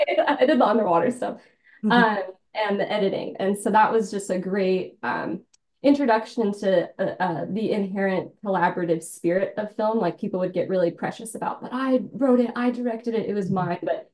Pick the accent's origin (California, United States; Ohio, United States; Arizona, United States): Arizona, United States; Tucson; growing up in Tucson, Arizona, I always had this love affair with the ocean